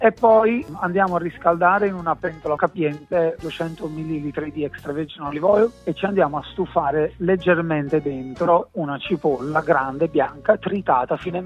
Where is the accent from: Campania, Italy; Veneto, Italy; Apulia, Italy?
Campania, Italy; Pomigliano d'Arco; Io sono di Napoli, sono nato e cresciuto in un paese che si chiama Città Pomigliano d'Arco, che è 10 minuti da Napoli.